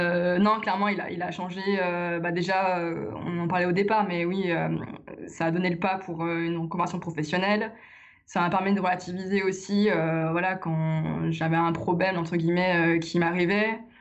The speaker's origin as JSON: {"language": "French", "town": "Lyon", "region": "Auvergne-Rhône-Alpes", "country": "France", "said": "J'ai appris qu'il y avait une école en plus à Lyon, alors que moi je suis de Lyon et je n'étais même pas au courant."}